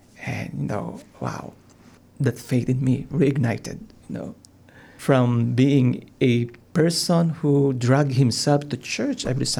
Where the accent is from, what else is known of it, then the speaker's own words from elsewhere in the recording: Philippines; Well, I grew up in the Philippines and one block away from the church